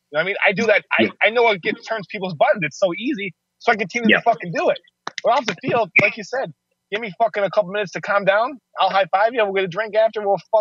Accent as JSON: {"language": "English", "town": "Depew", "region": "New York", "country": "United States", "tie": "born or raised there", "said": "Dude, I grew up in Depew."}